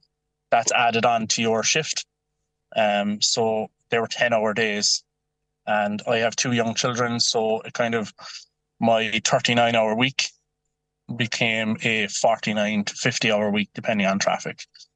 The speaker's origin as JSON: {"language": "English", "town": "Mallow", "region": "Munster", "country": "Ireland", "said": "I'm from Mallow in Cork, but I was working in Cork City in a leisure centre."}